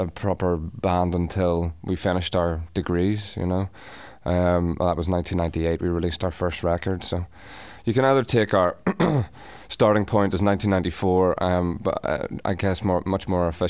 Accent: Belfast, Northern Ireland, United Kingdom; moved away as an adult; also born or lived in Scotland; Well, I'm from Northern Ireland, right. as is Johnny and Nathan. We were all born in Belfast and raised until we were... I left home when I was 18 to go to university in Scotland

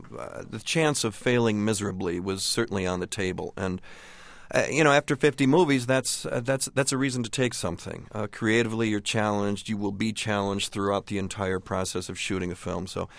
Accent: Michigan, United States; we really wanted to raise the kids in a place we understood, and we're both from Michigan, and that was the choice.

